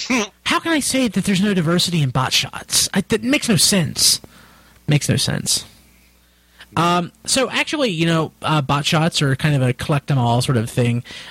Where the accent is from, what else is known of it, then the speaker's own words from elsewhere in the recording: North Carolina, United States; It's like people from my hometown. I don't know how everyone on that show just like screams like Northwestern North Carolina, but they do.